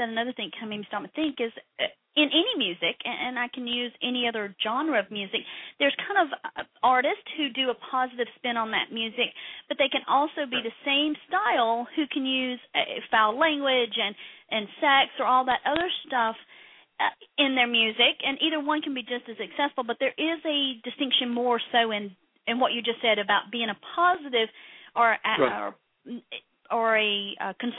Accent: Georgia, United States; Yeah, now I'm from Georgia, and I grew up in Georgia, and I don't know that I'm still used to humidity

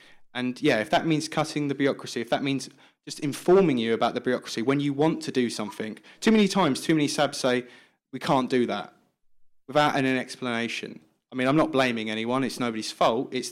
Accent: Southend-on-Sea, East of England, United Kingdom; I mean, I grew up in Southend in Essex. Like, I'm not saying anything bad against it, but it's a very different place.

